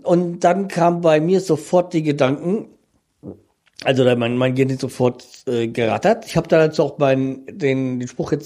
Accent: Frankfurt, Hesse, Germany; Weil als Frankfurter kennt man das, kennt man Landsberg.

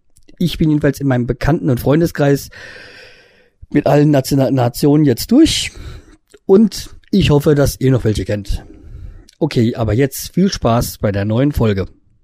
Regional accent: Hesse, Germany; ich komme ja aus Hessen und Kassel ist ja die drittgrößte Stadt in Hessen und die einzigste Großstadt im Nordhessen

